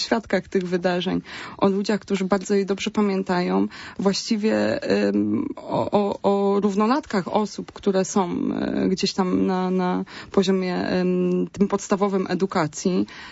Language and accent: Polish; Greater Poland Voivodeship, Poland; no ja jestem Wielkopolanką, bo wychowałam się pod Poznaniem.